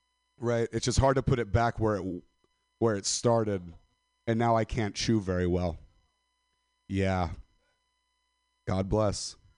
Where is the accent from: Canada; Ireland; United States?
United States; Stockton, California; I am from Stockton. A lot of people don't know where Stockton is.